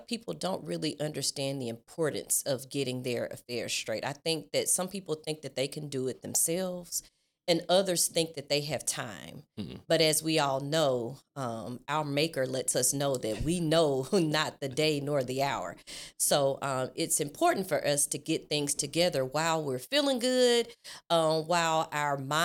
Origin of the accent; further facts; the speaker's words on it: Jackson, Mississippi, United States; Yes, yeah, so I was raised in Jackson, Mississippi, a product of Jackson Public Schools